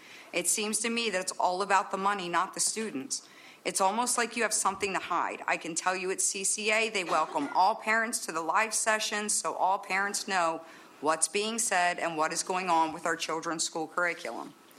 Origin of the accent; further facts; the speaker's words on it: Narvon, Pennsylvania, United States; I'm from Narvon.